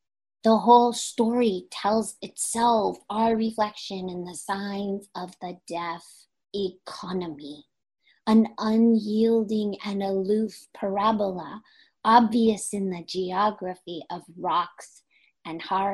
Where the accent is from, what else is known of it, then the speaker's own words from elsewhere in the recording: Anchorage, Alaska, United States; born there; I was born in Alaska, Anchorage, Alaska.